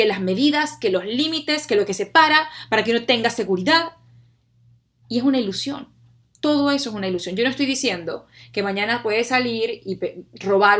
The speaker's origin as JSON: {"language": "Spanish", "country": "Venezuela", "said": "como dicen en mi país Venezuela, de pana"}